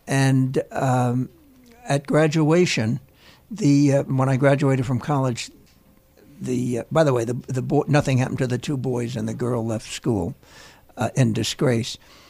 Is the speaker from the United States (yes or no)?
yes; Teaneck, New Jersey, United States; Growing up in Teaneck, I was a Giant fan. The Dodgers were the arch enemy.